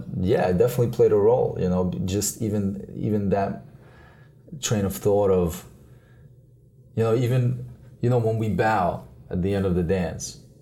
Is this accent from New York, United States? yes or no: yes; Brooklyn, New York, United States; growing up in Brooklyn, like hip hop was huge.